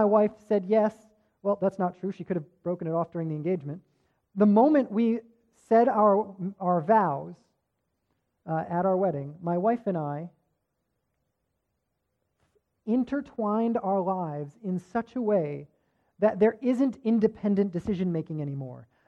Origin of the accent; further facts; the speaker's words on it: Rhode Island, United States; we're from Rhode Island, there's this park that we always used to go to, and there's this carousel that we rode